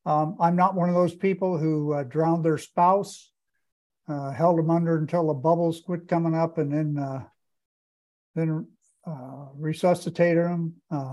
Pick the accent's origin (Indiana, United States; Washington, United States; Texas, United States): Indiana, United States; Akron; So, "Well, where are you from?" And I'd say Akron, Indiana.